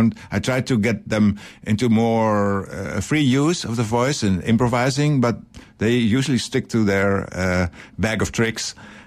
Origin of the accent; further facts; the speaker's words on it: Netherlands; I'm from Holland.